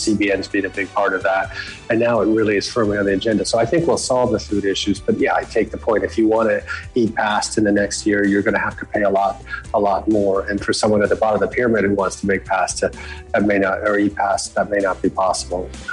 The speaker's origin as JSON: {"language": "English", "country": "Canada", "said": "I mean, the wheat issue is interesting to me as a Canadian."}